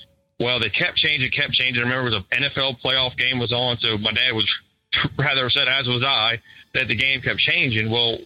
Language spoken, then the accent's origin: English; New Orleans, Louisiana, United States; another one when I was growing up in New Orleans as a young child.